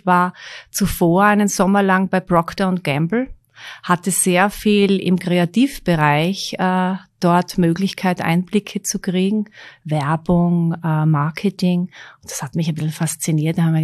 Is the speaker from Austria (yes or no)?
yes; Oberzeiring, Styria, Austria; born there; 1972 bin ich geboren in der Obersteiermark in Oberzeiring.